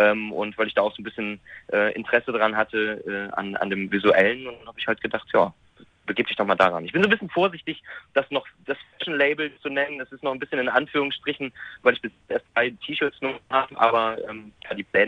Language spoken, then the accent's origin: German; Wuppertal, North Rhine-Westphalia, Germany; now in Kronberg, Germany; ich bin jetzt gerade nach Kronberg gefunden und wohne direkt in der Nähe von meinen Eltern, 500 Meter Luftlinie. Und ich bin in Wuppertal aufgewachsen